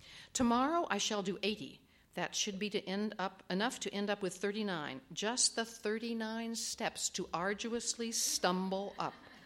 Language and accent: English; New York, United States; He could never forget that I was from New York.